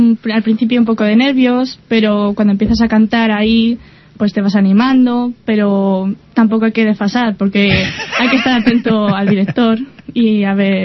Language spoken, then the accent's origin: Spanish; Griñón, Community of Madrid, Spain; Me parece sí, que sí, soy de Griñón.